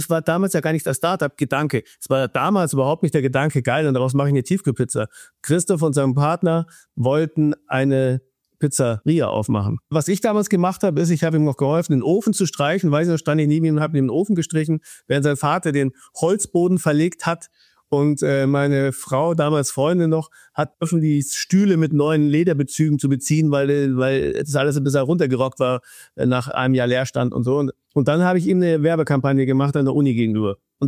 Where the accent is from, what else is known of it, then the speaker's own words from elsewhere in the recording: Munich, Bavaria, Germany; born there; moved away as an adult; now in Hamburg, Germany; Ich bin Münchner gebürtiger, aber lebe seit 20 Jahren in Hamburg. Ich bin damals für die Werbung nach Hamburg gegangen.